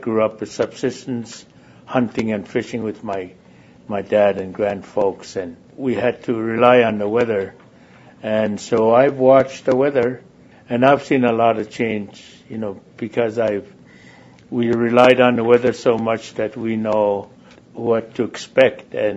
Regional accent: Chivac, Alaska, United States; now in Bethel, United States; I'm originally from Chivac, which is a small village community near the coast, 146 miles from here. But I've been in Bethel since 1972.

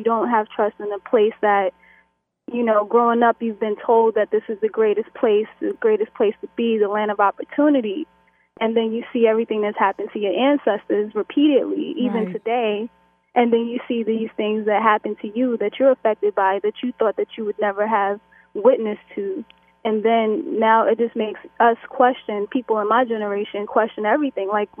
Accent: Brooklyn, New York, United States; I actually lived in New York like yourself during the time. I'm actually from Brooklyn.

